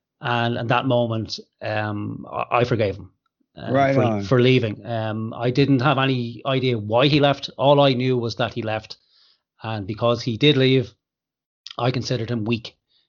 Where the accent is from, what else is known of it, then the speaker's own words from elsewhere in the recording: Ireland; And especially from your point of view, and this is part of being Irish. So Irish people like to take on the kind of spirit of Jesus Christ